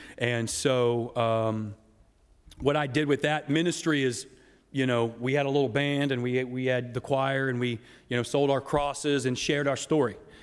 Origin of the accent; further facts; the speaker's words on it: Beaumont, Texas, United States; And my sister and I grew up in Southeast Texas, east of Houston in a city called Beaumont, which is not too far from the Gulf Coast, kind of close to Louisiana.